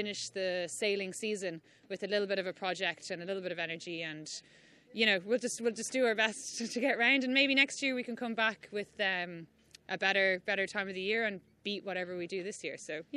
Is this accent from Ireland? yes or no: yes; Greystones, Leinster, Ireland; I'm from Greystones, which is where we are now.